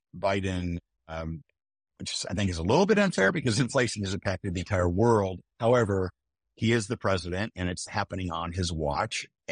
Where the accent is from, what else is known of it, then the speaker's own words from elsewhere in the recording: Midwest, United States; I love how all my characters, I'm a Midwesterner at heart.